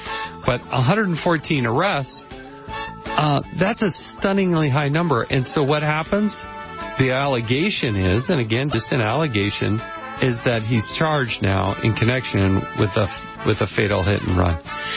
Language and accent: English; Utah, United States; I'm going back to my home state of Utah, starting it off.